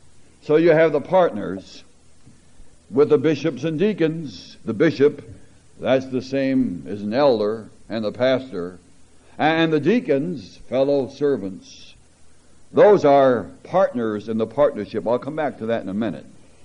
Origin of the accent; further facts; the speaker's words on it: Kentucky, United States; I could say I am in Christ at Covington, and I am from Kentucky.